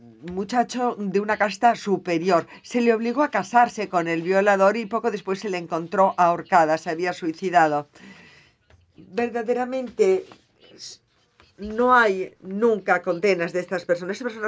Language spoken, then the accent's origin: Spanish; Nepal; Yo soy de Nepal y hay gente que es discriminada solo porque vienen de algunos grupos.